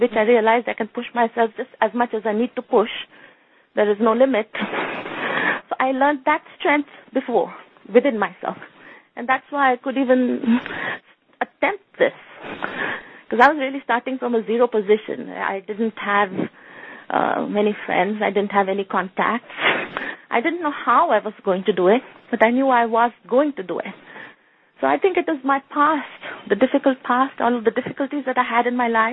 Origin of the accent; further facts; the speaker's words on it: United States; So I was really glad that I am here and I felt confident of doing justice because I'm an American.